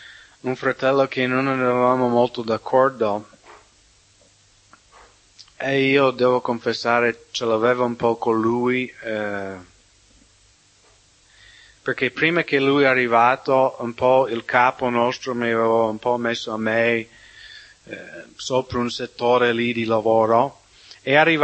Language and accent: Italian; United States; Italian is a second language; Quando ero piccolo, perché in America si usa tanto di fare la caccia, specialmente nelle mie zone.